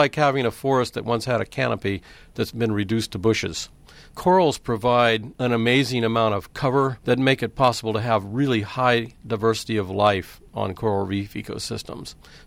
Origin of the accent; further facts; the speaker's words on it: Florida, United States; I grew up in the Florida Keys.